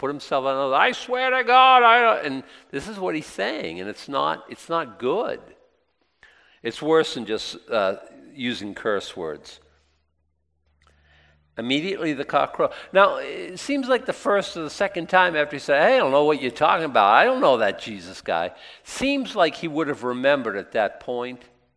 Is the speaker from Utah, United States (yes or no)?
no; Boston, Massachusetts, United States; everyone in Boston talks like me, or worse. I think I lost a lot of my accent.